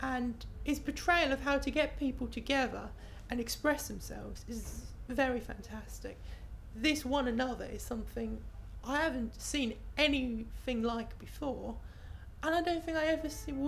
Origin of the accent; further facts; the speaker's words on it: Colchester, East of England, United Kingdom; also born or lived in Chelmsford; And I was born in Chelmsford, as I said, grew up in Colchester, and I've lived in Colchester all my life. I've attended the Colchester High School from the ages of 5 all the way up to 11